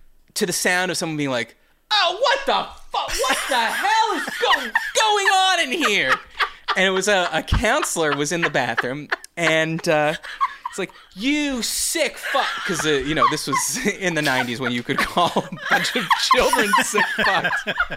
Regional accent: United States; By the way, I call it poop, because I'm an American.

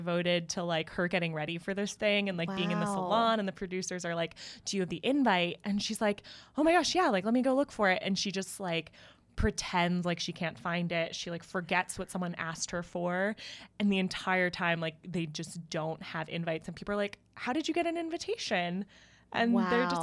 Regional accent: Hawaii, United States; now in New York, United States; I grew up very far away from New York. I grew up in Hawaii, for anyone that doesn't know that, which like does not have fashion really.

